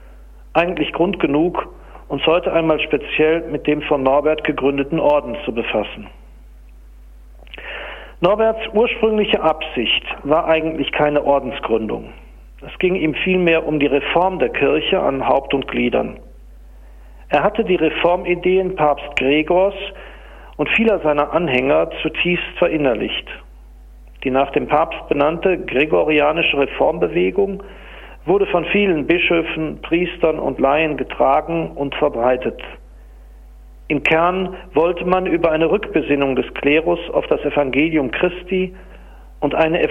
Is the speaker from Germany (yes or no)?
yes; Duisburg, North Rhine-Westphalia, Germany; hier in meiner Heimat in Hamborn